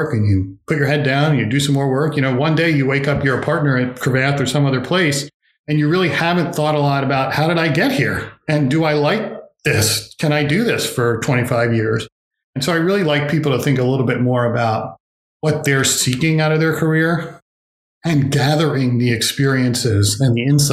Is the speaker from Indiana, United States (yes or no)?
no; New Jersey, United States; we moved out of the city in 2008. To the town where I grew up in New Jersey near Princeton.